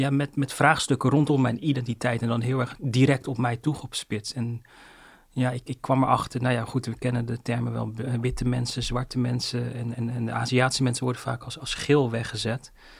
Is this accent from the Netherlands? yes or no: yes; Netherlands; also born or lived in China; ik natuurlijk een Chinees. Maar voor mijn biologische moeder, omdat ik die Nederlandse opvoeding heb, ben ik eigenlijk een Nederlander geworden, zeg maar.